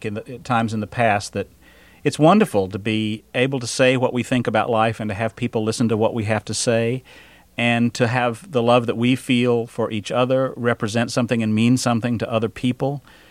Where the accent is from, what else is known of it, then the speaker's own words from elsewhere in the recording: Raleigh, North Carolina, United States; Yeah, Raleigh's my hometown, and Terry and I marched in Raleigh's first Gay Pride parade about 4 years ago.